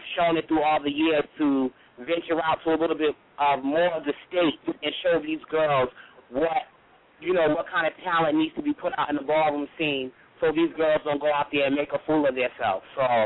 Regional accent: Boston, Massachusetts, United States; And I definitely agree with where she's coming from because I'm from Boston

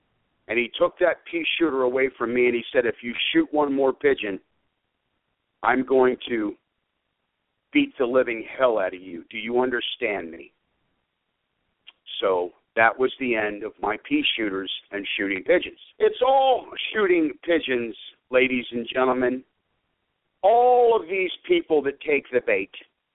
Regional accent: Washington, District of Columbia, United States; I was born and raised on the Beltway, born on Oglethorpe Street, 333 Oglethorpe Street

